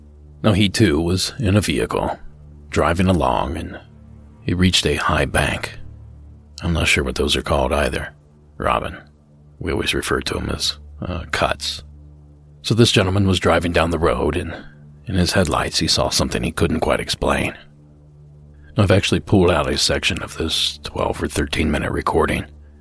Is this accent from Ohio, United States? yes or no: yes; Ohio, United States; The following was submitted anonymously from my home state of Ohio.